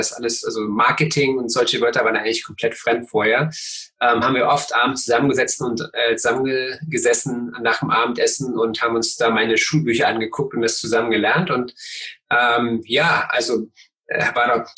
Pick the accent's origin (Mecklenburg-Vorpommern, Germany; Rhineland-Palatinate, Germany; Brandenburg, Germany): Brandenburg, Germany; Cottbus; Ja, ich bin in Cottbus aufgewachsen